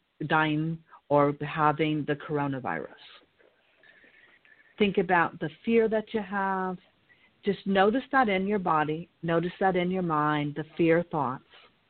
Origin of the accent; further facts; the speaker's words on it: California, United States; You know, we're all from California, so we can eat fruit all day long.